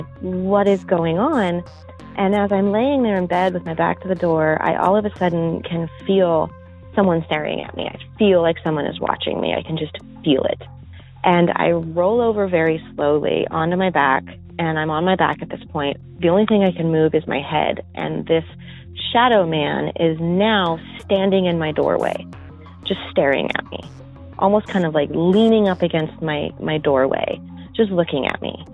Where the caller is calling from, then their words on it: California, United States; I'm from Northern California.